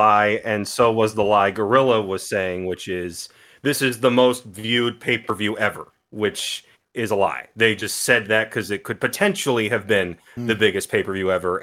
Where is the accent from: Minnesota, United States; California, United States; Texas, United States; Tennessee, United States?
Tennessee, United States; Nashville; I want people to know me because I am from beautiful downtown Nashville, where I'm currently broadcasting out of in my lovely home.